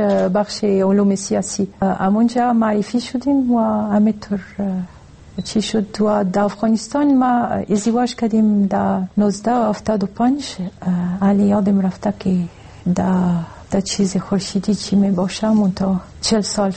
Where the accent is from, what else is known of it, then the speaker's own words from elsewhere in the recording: Lebanon; now in Kabul, Afghanistan; ما اصلا از لبنان هستم